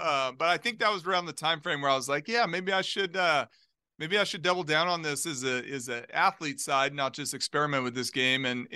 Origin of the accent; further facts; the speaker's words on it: Globe, Arizona, United States; Globe, Arizona, like a little small mining town, 2 hours east of Phoenix.